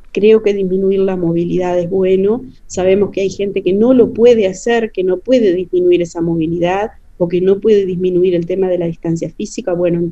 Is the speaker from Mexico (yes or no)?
no; Uruguay; de nuestra idiosincrasia como personas y como población uruguaya